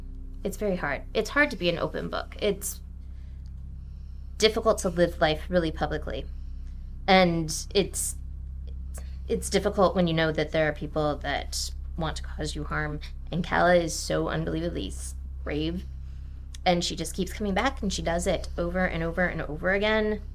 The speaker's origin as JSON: {"language": "English", "region": "Alabama", "country": "United States", "said": "I could get charged with conspiracy in my home state of Alabama."}